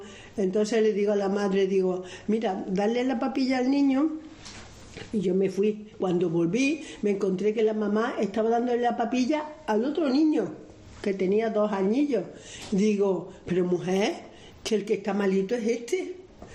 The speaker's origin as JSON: {"language": "Spanish", "town": "Córdoba", "region": "Andalusia", "country": "Spain", "said": "porque claro, yo soy de Córdoba"}